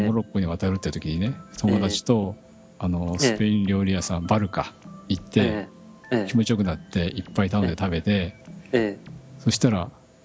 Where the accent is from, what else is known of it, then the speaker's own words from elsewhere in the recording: Soka, Saitama, Japan; 草加出身ですから。